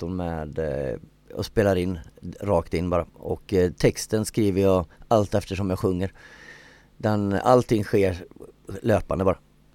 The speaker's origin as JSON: {"language": "Swedish", "town": "Ulricehamn", "region": "Västra Götaland County", "country": "Sweden", "tie": "born there", "said": "Jag är född i Ulricehamn så att säga, nära Borås."}